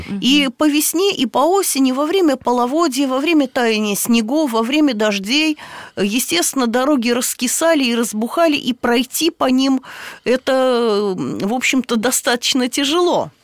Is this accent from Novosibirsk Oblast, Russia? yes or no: no; Arkhangelsk, Arkhangelsk Oblast, Russia; В нем угадывается Архангельск, потому что мой родной город назван в честь архистратига Божия Михаила.